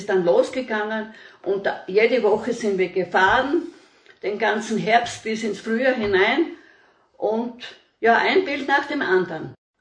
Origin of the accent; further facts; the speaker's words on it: Straleck, Styria, Austria; also born or lived in Graz; ich bin in Graz geboren, 1943, bin dann in der Oststeiermark, in der nördlichen Oststeiermark aufgewachsen, in meinem Heimatort Straleck, unmittelbar in der Nähe von Petro Seckers Waldheimat.